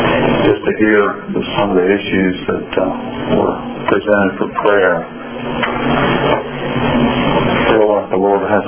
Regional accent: Greenville, South Carolina, United States; I'm from Greenville, South Carolina. Went to PC with Barry and Kathy Cox, and that have that connection.

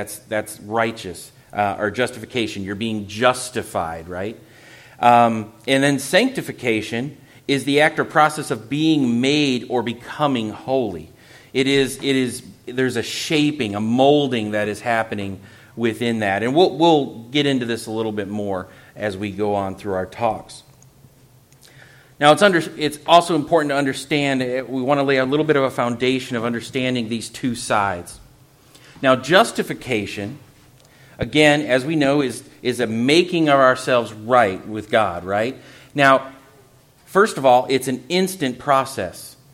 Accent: Minnesota, United States; we come from Minnesota, and, you know, I don't think I have owned a pair of sandals before moving to South Carolina

